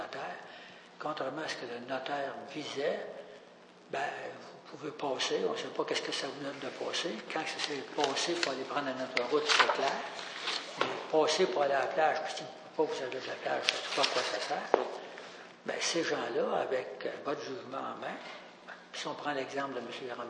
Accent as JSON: {"language": "French", "town": "Victoriaville", "region": "Quebec", "country": "Canada", "also_born_or_lived": "Sherbrooke", "said": "moi, je viens de Tabasco, de Victoriaville. Quand je suis arrivé à Sherbrooke en 72"}